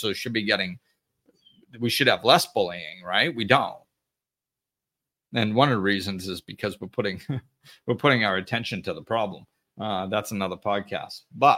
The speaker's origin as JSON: {"language": "English", "region": "Massachusetts", "country": "United States", "tie": "born or raised there", "said": "We grew up back in Massachusetts and hung out and had a blast doing all kinds of crazy stuff."}